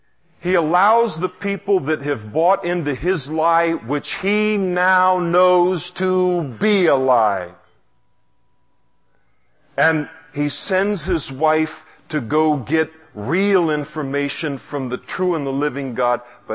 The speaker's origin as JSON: {"language": "English", "region": "Scotland", "country": "United Kingdom", "said": "It's also cheaper, and I'm Scottish."}